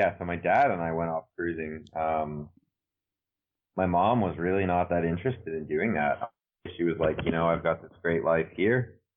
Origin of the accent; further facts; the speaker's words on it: Naples, Florida, United States; I am from Naples, Florida. It's on the West Coast.